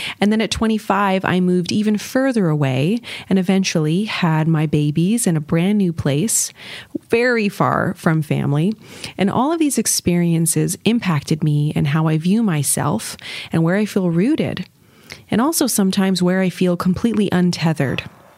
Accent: Canada; born there; I was born in Canada

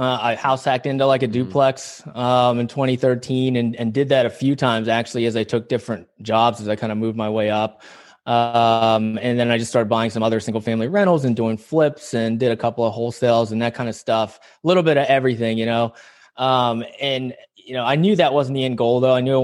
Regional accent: West Virginia, United States; also born or lived in South Korea; I mean, I grew up in West Virginia. I was adopted when I was just a few months old from South Korea

